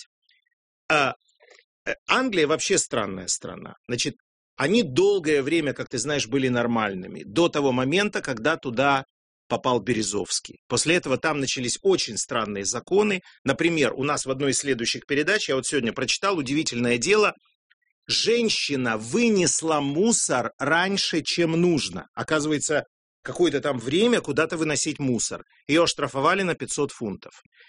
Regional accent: Russia; как простой россиянин

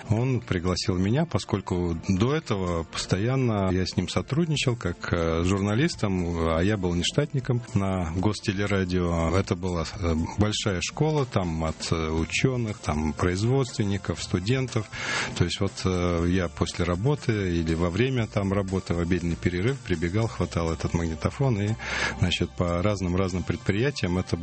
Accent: Smolensk Oblast, Russia; born there; now in Moscow, Russia; Я сам родился в Смоленской области, учился в Риге.

